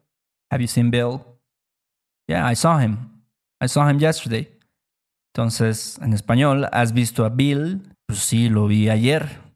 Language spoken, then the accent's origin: Spanish; Mexico; Somos de México